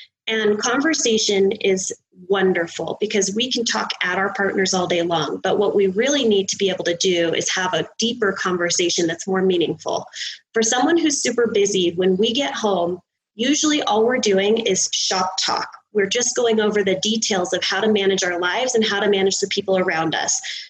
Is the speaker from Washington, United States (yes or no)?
yes; Seattle, Washington, United States; So I'm originally from Seattle. We have a lot of Google campuses.